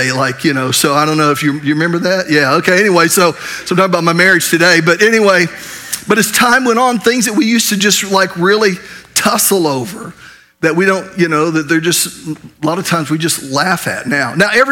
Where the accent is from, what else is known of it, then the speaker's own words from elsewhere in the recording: Oklahoma, United States; I'm from Oklahoma. And proud of it, I'm as Okie as they get. Call me an Okie, I'm not insulted, I'm high-fiving you.